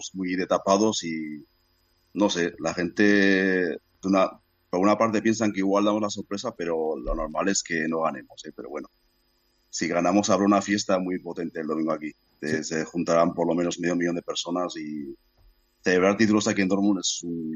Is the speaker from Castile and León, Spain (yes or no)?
no; Pamplona, Navarre, Spain; now in Barcelona, Spain; De Pamplona.